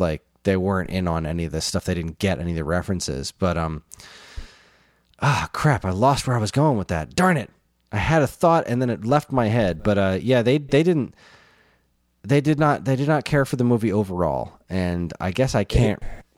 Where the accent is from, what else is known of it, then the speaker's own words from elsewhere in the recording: New Jersey, United States; We are from New Jersey, Dan.